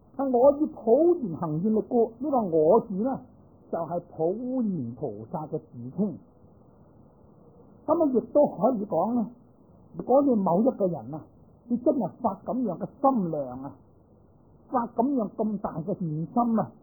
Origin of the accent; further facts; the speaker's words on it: China; 咁我哋中國人所知啦，好似九華山地藏菩薩、五台山別法嘅地方，都有好多菩薩。